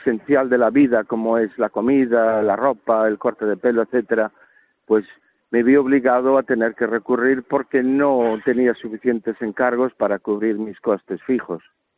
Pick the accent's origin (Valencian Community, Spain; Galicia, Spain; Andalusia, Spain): Galicia, Spain; Boiro; now in Santiago de Compostela, Spain; mi pueblo, no natal, porque nací en Santiago, pero me crié en Boiro.